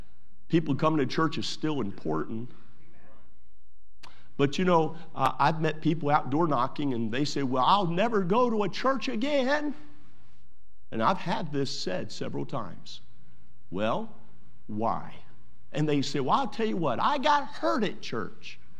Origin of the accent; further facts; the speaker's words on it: Northeast, United States; I was raised in the Northeast, and right along the Chesapeake Bay is where I came up, and so we could get seafood all day long.